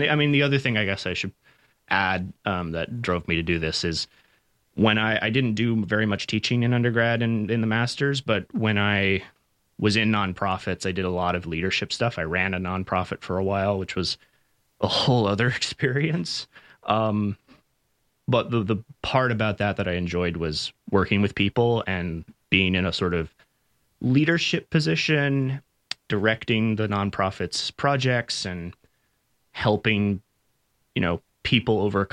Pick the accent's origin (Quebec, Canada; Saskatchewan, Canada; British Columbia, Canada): British Columbia, Canada; I'm originally from British Columbia. I'm from sort of central British Columbia. It's the territory of the Tsleil-Waututh people, the Tsilhqot'in people, Deketh people.